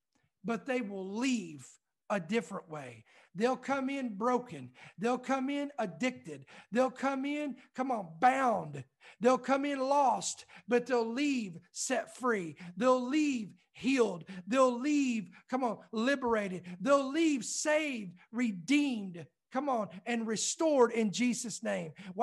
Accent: United States; I'm going to be harder on America because I'm an American. I live here.

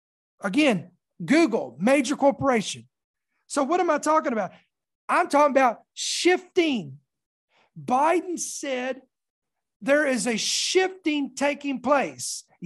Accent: United States; I want to speak as Americans, as an American.

